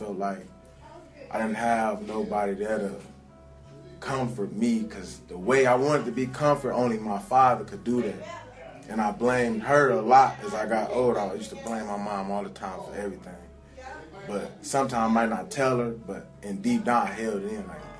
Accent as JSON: {"language": "English", "town": "Muskegon", "region": "Michigan", "country": "United States", "tie": "born or raised there", "said": "I grew up on Southern in 428, a little bit down away from Muskegon High School."}